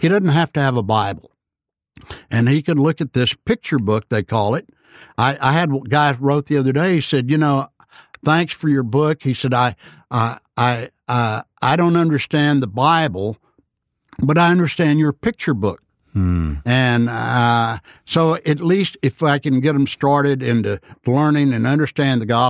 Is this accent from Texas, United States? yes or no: yes; Alice, Texas, United States; I'm a roughneck from Alice, Texas.